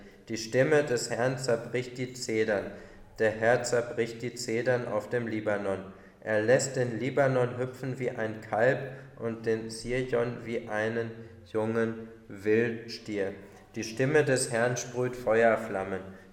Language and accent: German; Leverkusen, North Rhine-Westphalia, Germany; born there; Ich bin ja in Leverkusen geboren